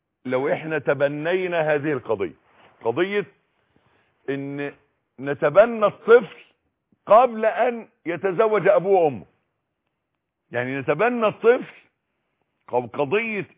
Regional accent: Egypt

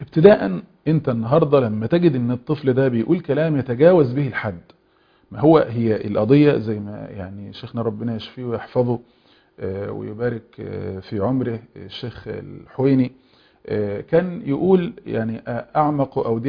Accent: Egypt; زي مثلا اللي عندنا في مصر كان اسمه الحنة بيبقى ليلة مثلا الفرح

